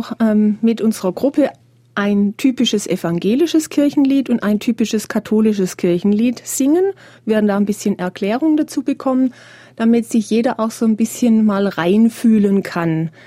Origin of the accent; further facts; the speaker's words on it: Baden-Württemberg, Germany; now in Bavaria, Germany; Also ich komme wie die Caroline aus Baden, bin also auch vor 30 Jahren, noch über 30 Jahren nach Bayern zugereist.